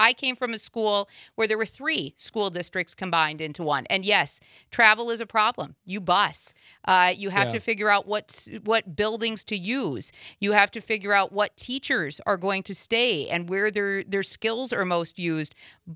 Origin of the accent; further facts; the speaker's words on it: South Dakota, United States; You know, growing up in South Dakota, I'll be honest, you have sometimes 2, 3, 4 school districts that consolidate into one